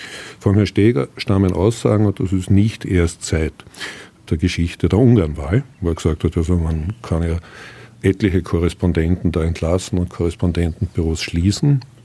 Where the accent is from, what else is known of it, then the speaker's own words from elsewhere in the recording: Austria; bei uns in Österreich ja durchaus sehr bekannten Sozialpartnerschaft